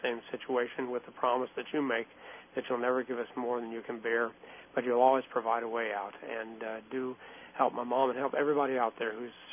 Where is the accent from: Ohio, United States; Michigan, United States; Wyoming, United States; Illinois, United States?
Illinois, United States; I'm from Southern Illinois.